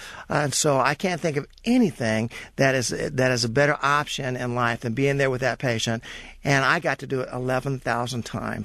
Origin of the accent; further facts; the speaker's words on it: Kokomo, Indiana, United States; Yes, I grew up in Kokomo, Indiana. It's a small town, about 50,000. And my father was a milkman.